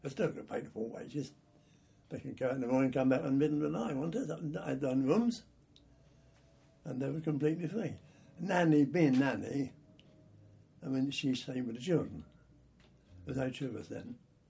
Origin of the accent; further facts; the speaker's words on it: London, United Kingdom; was born on July the 28th, 1926, at 80 St Mary's Road, Peckham.